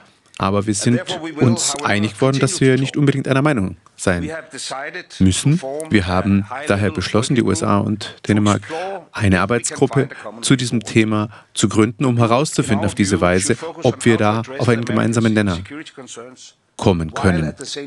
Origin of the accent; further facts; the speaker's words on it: Greenland; first language Greenlandic; German is a second language; Grönländisch dazu sagen, denn es sind viele Leute in Grönland, die uns hier zuhören. Und deswegen kurz in meiner Muttersprache.